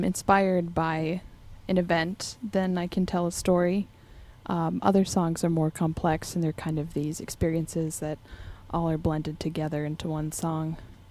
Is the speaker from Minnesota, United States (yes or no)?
yes; Duluth, Minnesota, United States; I'm from Duluth, so I grew up in Duluth.